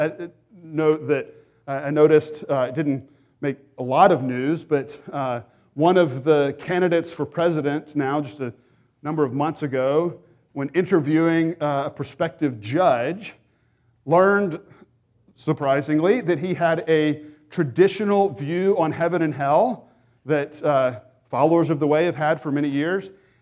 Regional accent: the South, United States; And I grew up in the South as well.

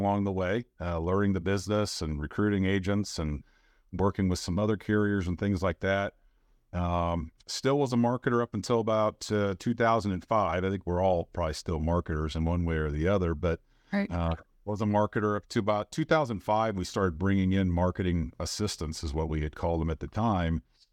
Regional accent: Norfolk, Nebraska, United States; I was fortunate enough to bring my 3 older kids back home with me to my hometown in Norfolk, Nebraska.

